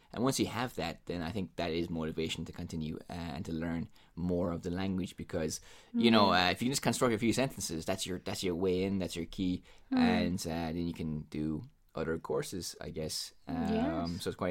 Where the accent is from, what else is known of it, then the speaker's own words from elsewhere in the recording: Ireland; But like, I actually skipped some of the courses because I am Irish